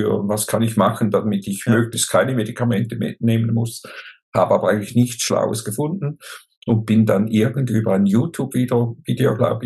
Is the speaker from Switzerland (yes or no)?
yes; Switzerland; wie man sehr wahrscheinlich hört, lebe ich in der Schweiz, oder bin ich Schweizer sogar, und bin 65 jetzt geworden, gerade im Februar